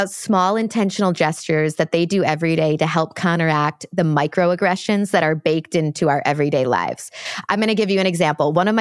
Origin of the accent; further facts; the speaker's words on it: Midwest, United States; I'm from the Midwest, so I hold doors for everybody.